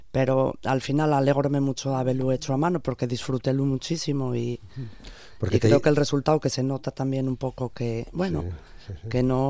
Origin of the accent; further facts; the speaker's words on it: Asturias, Spain; Yo soy de Asturias